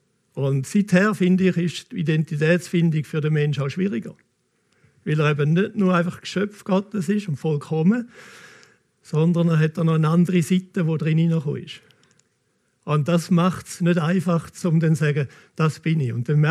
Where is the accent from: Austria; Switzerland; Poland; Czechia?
Switzerland; Ich bin Schweizer, ich bin Pastor